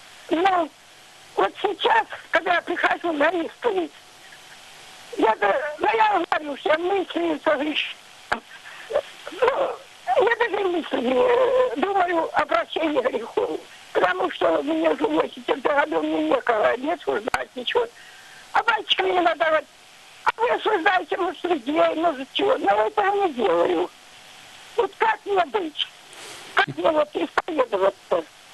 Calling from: Bryansk Oblast, Russia; я звоню из Брянской области.

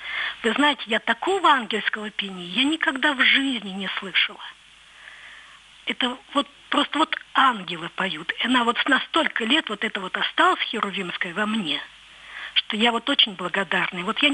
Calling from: Perm, Perm Krai, Russia; Я звоню из Перми

